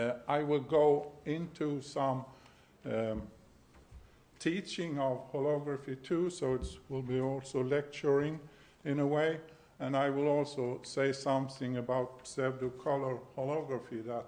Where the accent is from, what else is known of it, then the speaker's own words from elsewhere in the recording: Lund, Skåne, Sweden; English is a second language; I'm from Lund in Sweden. If you don't know where it is, it's close to, rather close to Copenhagen in the south of Sweden.